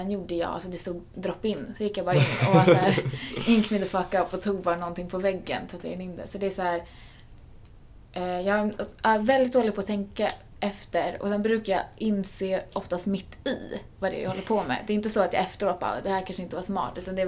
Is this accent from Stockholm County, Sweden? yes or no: yes; Huddinge, Stockholm County, Sweden; Huddinge.